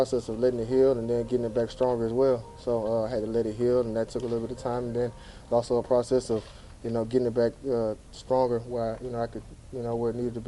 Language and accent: English; Alabama, United States; Oh, well, I'm from Alabama. We break bones all the time.